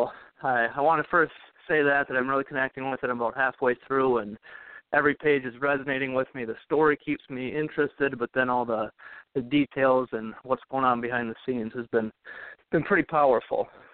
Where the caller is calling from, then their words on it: San Antonio, Texas, United States; I'm calling from San Antonio.